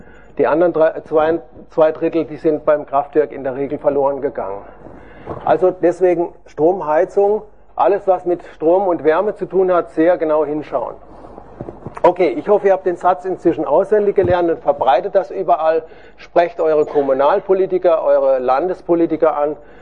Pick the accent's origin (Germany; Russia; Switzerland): Germany; Freiburg, Baden-Württemberg; Ich komme aus Freiburg, alles Gute kommt aus dem Schwarzwald.